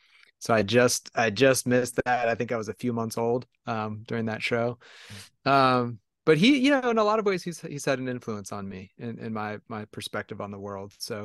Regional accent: Pittsburgh, Pennsylvania, United States; Yeah, I mean, so I grew up in Pittsburgh, youngest of six kids

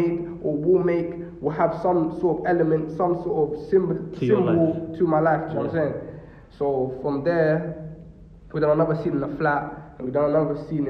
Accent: London, United Kingdom; because I'm from London, I'm from, let's say, the hood, innit? I don't like to say the hood, but I'm from the hood.

